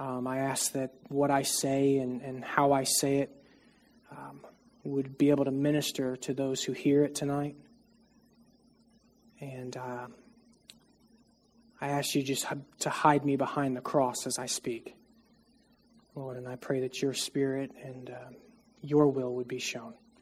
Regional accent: New Smyrna Beach, Florida, United States; So I grew up here in New Smyrna, Florida, in Edgewater, Florida, New Smyrna Beach, for pretty much my entire life.

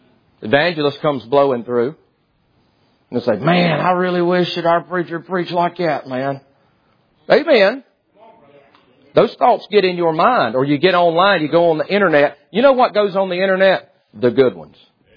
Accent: Deep South, United States; Now, I was raised in the Deep South. We know about spice racks in the Deep South.

